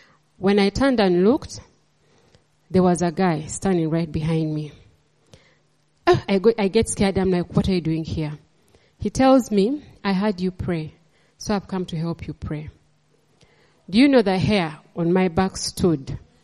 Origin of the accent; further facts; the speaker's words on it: Entebbe, Uganda; I grew up in Entebbe, and even as a young girl, I used to leave home as early as maybe like when I was in S2, and I would go and walk along the lake